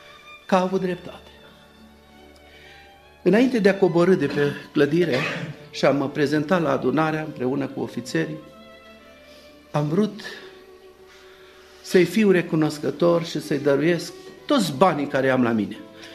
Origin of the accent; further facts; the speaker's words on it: Hunedoara, Hunedoara County, Romania; Am crescut în Ardeal, între unguri, între nemți, am copilărit cu ei, în Hunedoara, acolo am crescut de mic.